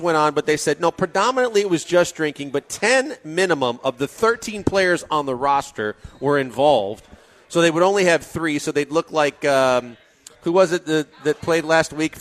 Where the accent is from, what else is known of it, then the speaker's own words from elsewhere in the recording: Wisconsin, United States; which just happens to be in my home state of Wisconsin